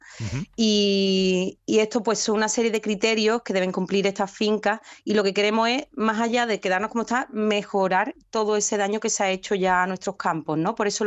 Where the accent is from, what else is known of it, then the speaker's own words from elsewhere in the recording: Los Barrios, Andalusia, Spain; pertenece al término de Los Barrios, yo soy de Los Barrios